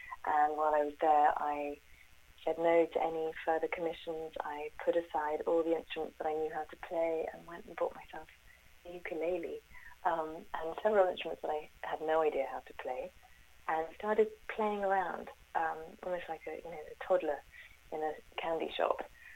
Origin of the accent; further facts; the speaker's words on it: London, United Kingdom; born there; I was born in London. My dad's Norwegian and my mum moved to London when she was about 13. She was born in South Africa.